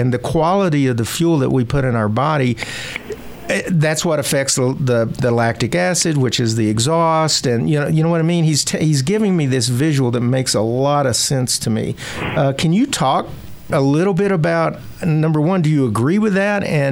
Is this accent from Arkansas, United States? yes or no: yes; Arkansas, United States; I'm from Arkansas, and I'm telling you, it is noticeable.